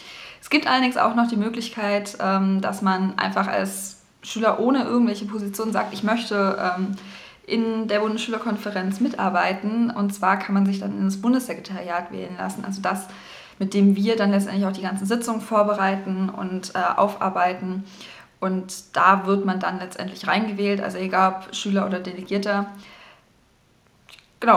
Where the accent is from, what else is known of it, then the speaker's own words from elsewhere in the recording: Baden-Württemberg, Germany; mittlerweile wohne ich in Brandenburg seit 6 Jahren. Ich komme aber tatsächlich gebürtig aus Baden-Württemberg. Also ich bin im Herzen immer noch Schwabe